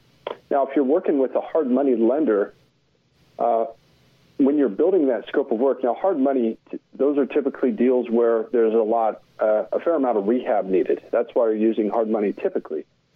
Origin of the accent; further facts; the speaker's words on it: Wyoming, United States; now in Austin, United States; I moved to Austin from Wyoming, and where I'm from, we don't have air conditioners.